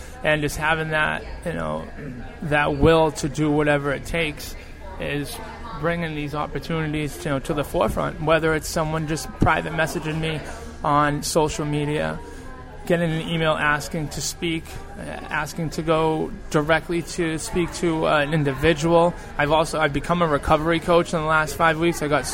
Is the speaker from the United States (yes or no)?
yes; Beverly, Massachusetts, United States; Yes, North Shore, great, absolutely. Help my, you know, people in my hometown, Beverly, absolutely.